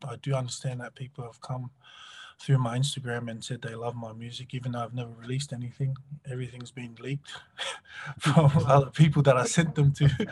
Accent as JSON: {"language": "English", "town": "Mount Druitt", "region": "New South Wales", "country": "Australia", "tie": "born or raised there", "said": "I'm from Sydney, Australia, and a place called Mount Druitt."}